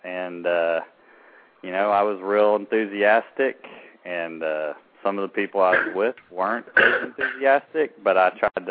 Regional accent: San Angelo, Texas, United States; also born or lived in Dallas / Fort Worth; Yes, I was originally from West Texas, San Angelo, Texas, and then I moved to Dallas and Fort Worth for a few years, and went to DeVry Institute.

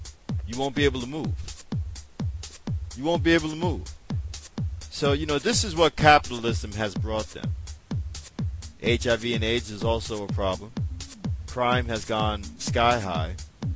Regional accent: Philippines; Something that is very important to us as Filipino people.

